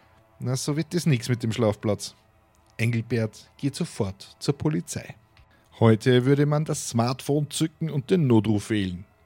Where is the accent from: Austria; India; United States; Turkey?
Austria; In Österreich sagt man ja einfach Meter oder Zentimeter dazu. Und dort am Land, wo ich herkomme